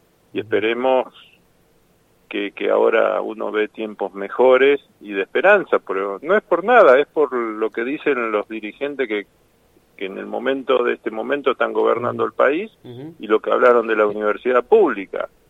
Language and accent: Spanish; Buenos Aires, Argentina; yo viniendo de un pueblo donde no había, en esa época no estaba ni Naunova ni nada, porque soy de cerca de Pergamino